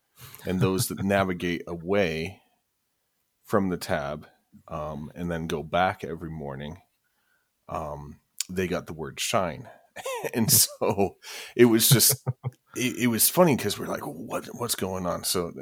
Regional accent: Denver, Colorado, United States; I grew up in Denver, the Columbine shootings

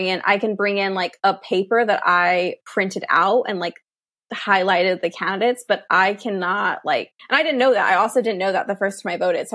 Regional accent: Texas, United States; as a Texan, I can tell you it is not accessible.

